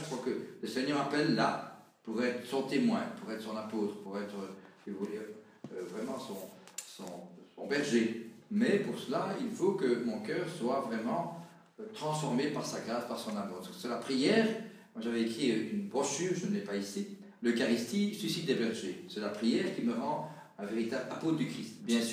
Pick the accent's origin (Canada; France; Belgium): Belgium; Combien de gens disaient chez nous en Belgique